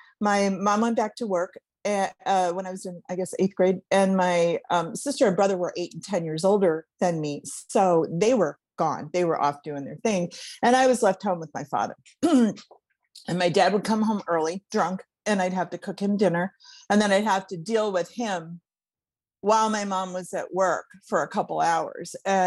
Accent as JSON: {"language": "English", "town": "Cleveland", "region": "Ohio", "country": "United States", "tie": "born or raised there", "said": "And so I grew up in Cleveland, Ohio, the daughter of a nurse and a liquor distributor, coincidentally."}